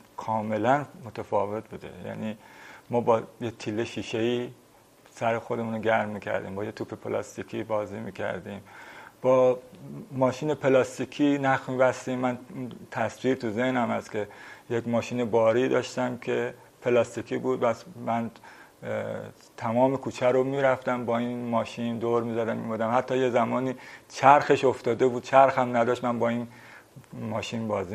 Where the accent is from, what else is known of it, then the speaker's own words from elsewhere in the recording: Tehran, Tehran Province, Iran; born there; 21 خرداد 1341 هستم در تهران به دنیا آمدم در جنوب شهر تهران و در یک خانواده‌ای که پدر و مادرم 5 فرزند داشتن که من کوچکترین بودم